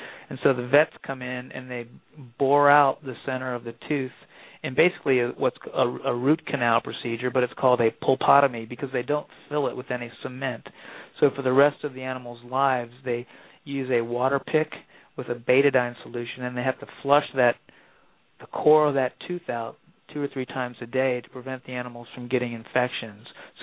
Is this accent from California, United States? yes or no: no; Orlando, Florida, United States; Yeah, I grew up in Orlando, so I know right where you're at.